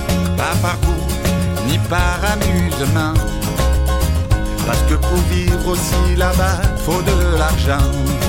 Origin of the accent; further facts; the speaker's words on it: Nice, Provence-Alpes-Côte d'Azur, France; Je viens de Nice, Méditerranée.